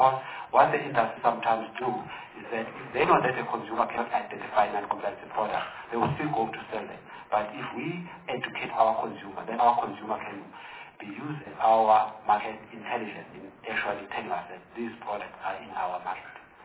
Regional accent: South Africa; which as a South African or part of the African continent is not something which is good.

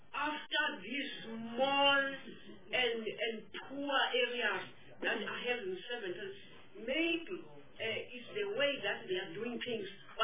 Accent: Eastern Cape, South Africa; I'm from Eastern Cape

